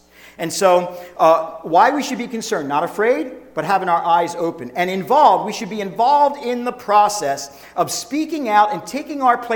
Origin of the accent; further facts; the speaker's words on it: United States; I do that because I'm an American.